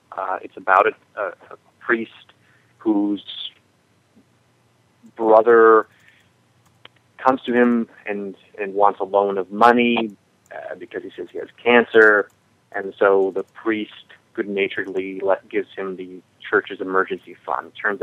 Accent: Midwest, United States; I grew up in the Midwest, like Todd, as Todd, like Todd, whatever.

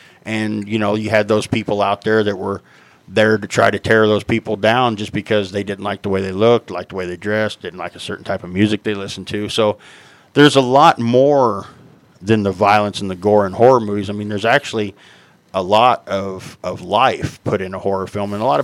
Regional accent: St. Joseph, Missouri, United States; Well, actually, I come from St. Joseph, Missouri, and in the city that I live in, there's a Hastings.

